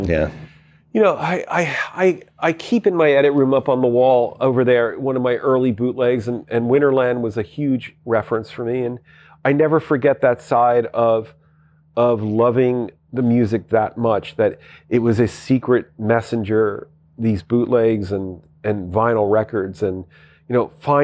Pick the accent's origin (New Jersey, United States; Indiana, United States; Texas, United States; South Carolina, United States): New Jersey, United States; from the perspective of a guy growing up in New Jersey